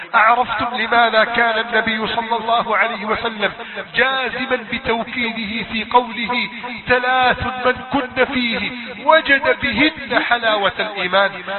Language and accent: Arabic; Egypt; اللهم احفظ بلدنا مصر